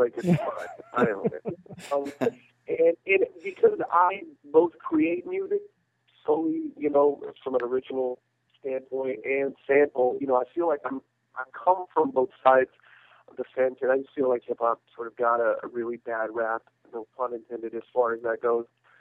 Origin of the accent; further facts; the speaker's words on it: Colquitt, Georgia, United States; I grew up in South Georgia, like right above Tallahassee, Florida, in a little town called Colquitt, Georgia. So it's in the swamps, you know, it's an awesome place, but, you know, it's a little removed and isolated